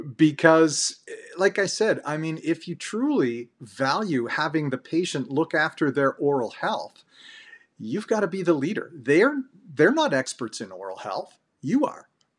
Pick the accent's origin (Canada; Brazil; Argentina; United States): Canada; I'm from Canada. I'm up north, but it's still snowy here.